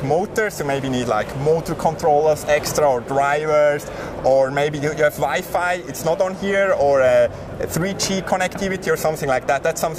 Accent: Switzerland; accent: Swiss; My funny accent is from Switzerland.

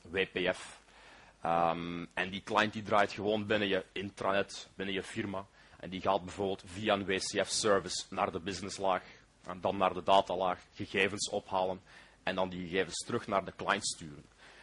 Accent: Belgium; oh ja, zoals je wel zult horen, kom ik uit België.

